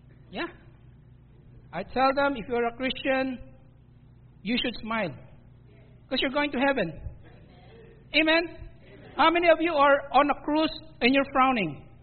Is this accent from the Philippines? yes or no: yes; Philippines; Some pastors, Canadian pastors, American pastors would come to me because I'm Filipino. And he would ask me … you're a Filipino. Yes, I am.